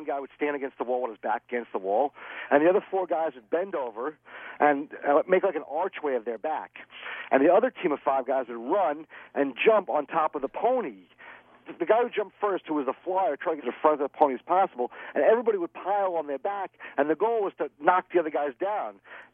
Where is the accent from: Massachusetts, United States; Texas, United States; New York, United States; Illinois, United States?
New York, United States; New York City; There's a lot of great things that come out of, you know, growing up in New York City, like two-hand touch.